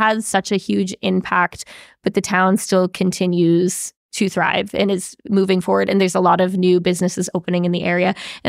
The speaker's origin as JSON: {"language": "English", "town": "Pulteney", "region": "New York", "country": "United States", "tie": "born or raised there", "said": "Growing up in a small town and having a lot of family in the area, it's an interesting experience because everyone knows everyone and is familiar"}